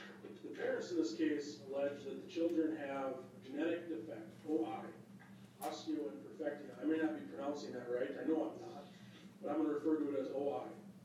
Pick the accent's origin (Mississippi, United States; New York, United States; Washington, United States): Washington, United States; Granite Falls; I'm from Suquamish, Granite Falls.